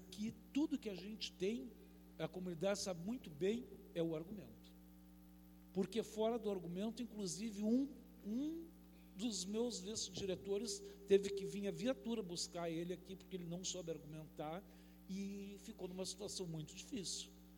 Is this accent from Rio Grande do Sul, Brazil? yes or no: yes; Rio Grande, Rio Grande do Sul, Brazil; eu sou de Rio Grande, fiz a minha carreira do magistério em Rio Grande, eu tive 7 anos em cargos eletivos nos conselhos do Estado, e estou há 5 anos aqui em Bujuru.